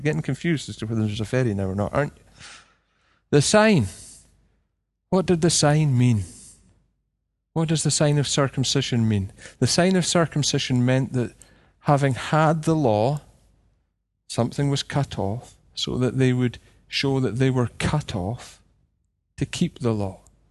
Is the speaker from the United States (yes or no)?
no; Scotland, United Kingdom; You know, and we're like that. We're still like that. We are Scottish. We can sing